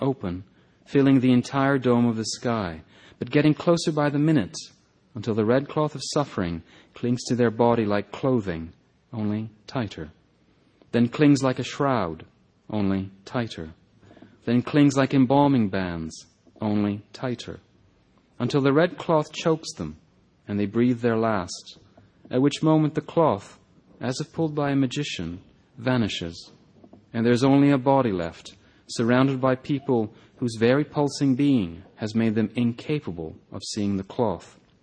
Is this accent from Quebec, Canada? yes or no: yes; Quebec, Canada; I'm from Quebec, I'm French-Canadian. But both sides of my parents, of my families, have been in Quebec for over 300 years. So even my roots in France are incredibly distant.